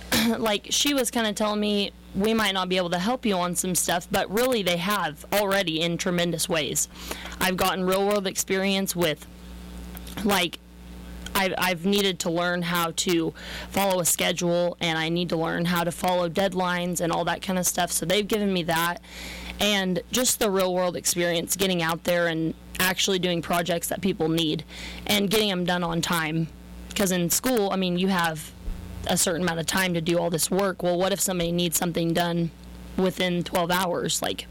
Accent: Cashion, Oklahoma, United States; But I grew up in Cashin, Oklahoma. My grandparents are from Leedy, Oklahoma, and I've just always been around livestock.

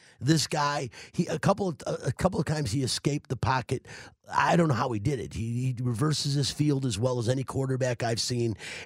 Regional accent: Detroit, Michigan, United States; I'm from Detroit, even though I went to State.

